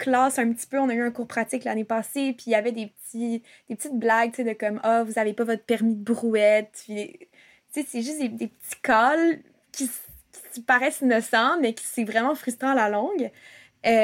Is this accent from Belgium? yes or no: no; Montreal, Quebec, Canada; born there; also born or lived in Gaspésie; now in Sherbrooke, Canada; j'ai 24 ans. En ce moment, j'habite à Sherbrooke, à Lennoxville, mais je suis née à Montréal, même si je m'identifie plus comme gaspésienne parce que ça fait quelques années que je vis en Gaspésie.